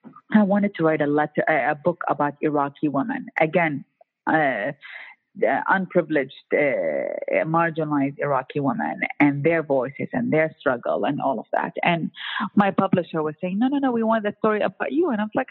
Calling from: New York, United States; New York.

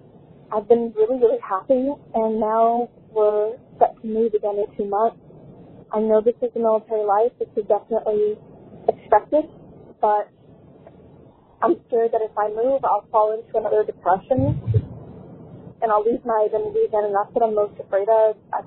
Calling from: Phoenix, Arizona, United States; I'm from Phoenix, Arizona. We're stationed here right now.

